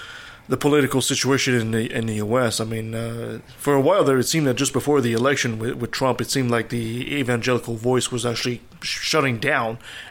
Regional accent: Canada; As a Canadian, we always have an eye on what goes on in the States.

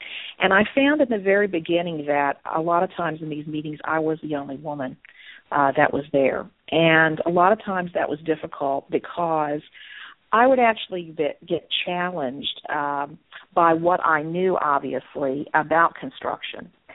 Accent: Virginia, United States; you can tell a little bit by my accent that being from Southern Virginia

